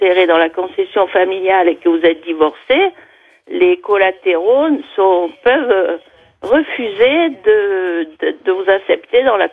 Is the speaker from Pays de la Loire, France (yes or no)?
no; Marseille, Provence-Alpes-Côte d'Azur, France; born there; Non, moi je suis née à Marseille.